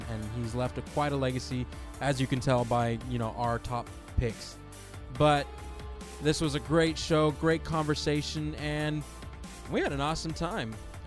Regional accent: San Antonio, Texas, United States; Growing up in San Antonio, The Muppet Christmas Carol was always on every year.

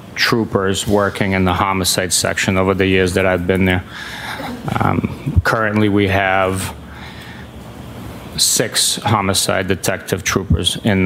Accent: Boston, Massachusetts, United States; also born or lived in Lviv, Ukraine; I was 9 years old when my family moved to the Boston area.

